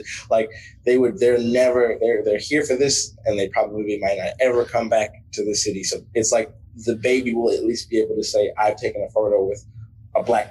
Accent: Chicago, Illinois, United States; is like you say, where are you from? Chicago.

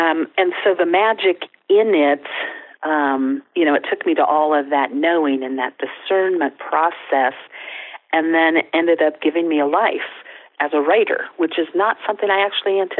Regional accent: Ireland; Well, I am very Irish. Grew up with a lot of storytelling in the family.

